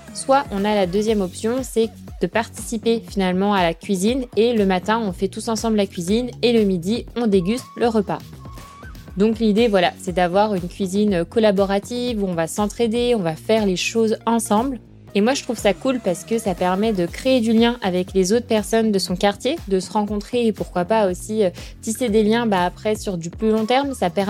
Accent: Lyon, Auvergne-Rhône-Alpes, France; il y en a une pas loin de chez moi. C'est à Vieux-Lyon, donc c'est un quartier à Lyon. Parce que, pour rappel, pour nos auditeurs, je suis lyonnaise.

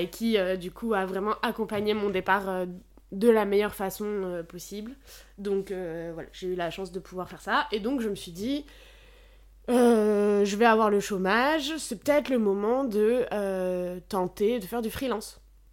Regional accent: Auvergne-Rhône-Alpes, France; also born or lived in Paris; now in Brussels, Belgium; Alors, moi, de base, je viens d'Isère, genre des montagnes, plus ou moins. Et j'avais pas spécialement envie d'y rentrer.

